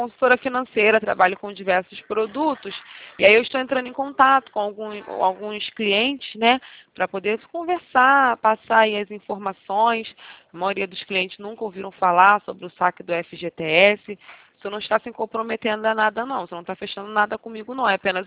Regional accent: Rio de Janeiro, Brazil; Sou é do Rio de Janeiro, né? O meu escritório também fica aqui no Rio de Janeiro, aqui na Avenida Boulevard, 28 de setembro.

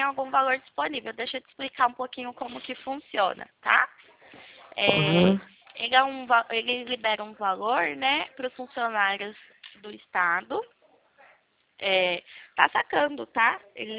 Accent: São Paulo, Brazil; É, eu sou do interior do São Paulo. Não fico na capital, fico no interior. Aqui ainda é mais frio ainda.

